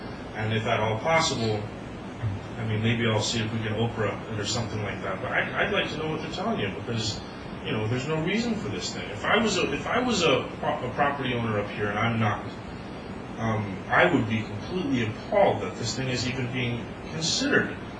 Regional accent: Chattanooga, Tennessee, United States; I'm from Chattanooga.

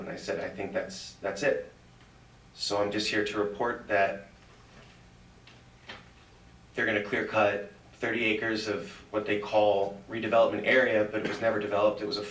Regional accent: Tewksbury Township, New Jersey, United States; Sorry, sir. … I'm from Tewksbury Township.

